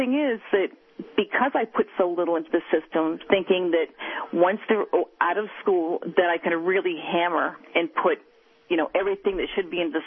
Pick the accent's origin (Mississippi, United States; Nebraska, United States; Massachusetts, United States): Massachusetts, United States; Just to start off, I'm from Massachusetts, so I know what I'm talking about over here.